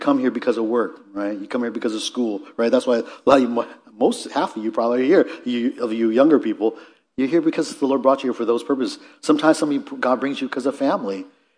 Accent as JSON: {"language": "English", "town": "Seattle", "region": "Washington", "country": "United States", "tie": "born there", "said": "Some of us were born, I was born in Seattle."}